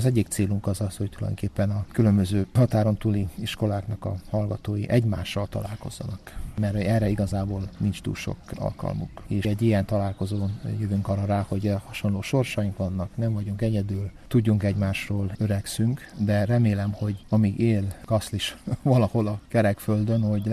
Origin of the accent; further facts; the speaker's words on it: Chicago, Illinois, United States; Én Chicagóból kerültem oda